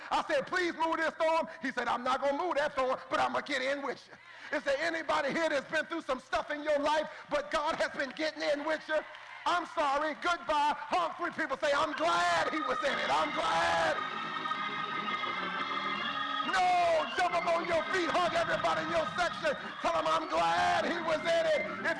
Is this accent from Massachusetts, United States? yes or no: no; Longwood, Florida, United States; I'm from Longwood. I'm proud of it, man. I'm from Longwood.